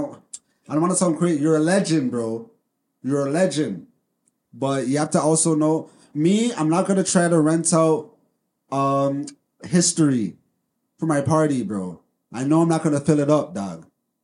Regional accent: Jamaica; I'm Jamaican saying this, broski.

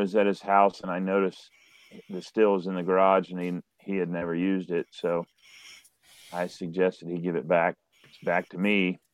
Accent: Florida, United States; now in Kentucky, United States; You know, I came to Kentucky. I grew up in South Florida. I came here in 1980.

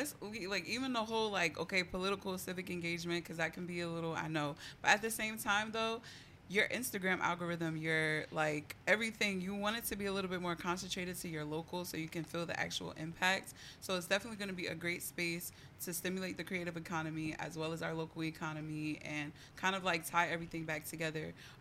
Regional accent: United States; American flag on my wall in my childhood room, and that was when I looked at it and I was like, bro, like, I'm really American. Like, yo, like, I don't know nothing beyond America.

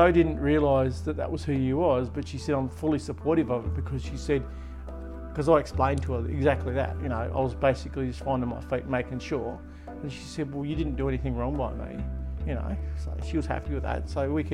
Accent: Latrobe, Tasmania, Australia; also born or lived in Devonport; Yeah, I grew up here in Latrobe. Moved to Devonport when I was about 21. Then moved to Ulverston for a little while with a previous partner, and then moved back to Latrobe and had this house built in 2015.

